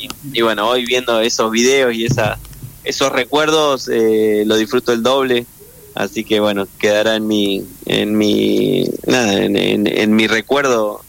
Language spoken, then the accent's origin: Spanish; Argentina; eso la verdad que me enorgullece como argentino y tiene todo nuestro apoyo desde acá.